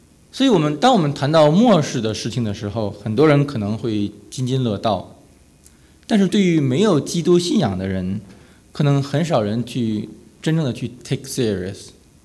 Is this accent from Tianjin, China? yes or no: yes; Tianjin, China; also born or lived in Jinan; 我是天津人。我是天津人，然后在山东大学，在济南读的本科。